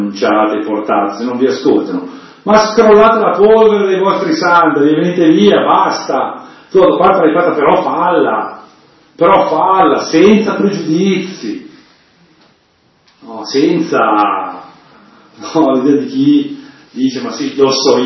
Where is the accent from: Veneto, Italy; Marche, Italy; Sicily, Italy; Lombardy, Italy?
Lombardy, Italy; in modo particolare da lombardi